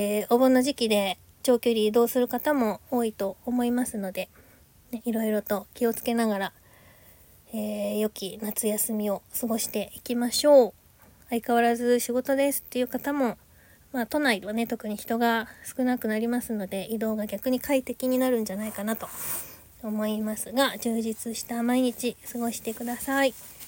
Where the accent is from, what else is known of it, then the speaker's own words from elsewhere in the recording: Tohoku, Japan; 私はね東北出身で地元の半分が津波で流されているので、